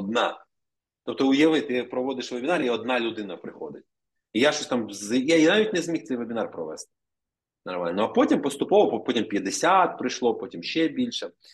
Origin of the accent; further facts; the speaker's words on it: Ovruch, Zhytomyr Oblast, Ukraine; now in Kyiv, Ukraine; Потім, коли я переїхав в Київ, я з Овруча, я зрозумів, що мені треба гроші, бо до цього я жив з батьками